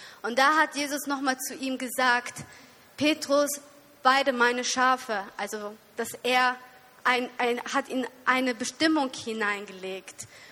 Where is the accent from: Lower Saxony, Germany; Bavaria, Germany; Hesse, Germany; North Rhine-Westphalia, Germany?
Lower Saxony, Germany; Osnabrück; Ich komme aus Osnabrück in Deutschland. Das ist ziemlich weit im Norden. Ich komme aus einer russlanddeutschen Gemeinde, habe also auch eine sehr große Familie.